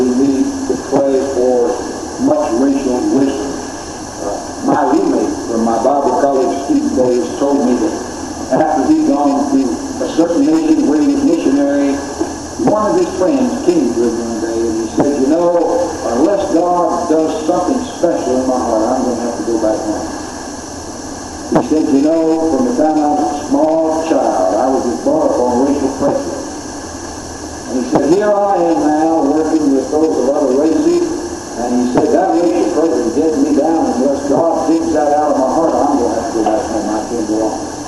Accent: the South, United States; since I'm a Southerner and been brought up in the South

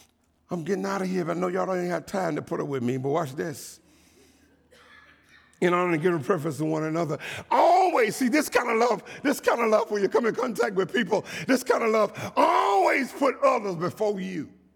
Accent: Birmingham, Alabama, United States; now in Maryland, United States; I'm from Alabama. Birmingham, Alabama, amen.

